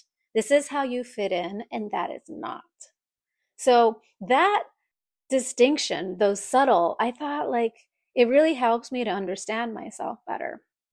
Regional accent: Tokyo, Japan; English is a second language; Well, of course, because I grew up in Tokyo, right?

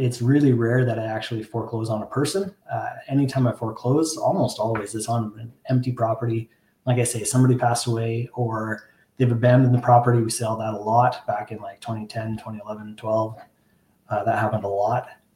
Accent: Canada; I'm from Canada. I live in Canada.

